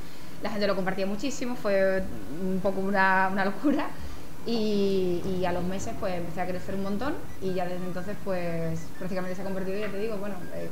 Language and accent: Spanish; Marbella, Andalusia, Spain; soy de Marbella, nacida aquí, he vivido aquí toda mi vida, he estudiado aquí, luego me fui fuera, estudié fuera, volví.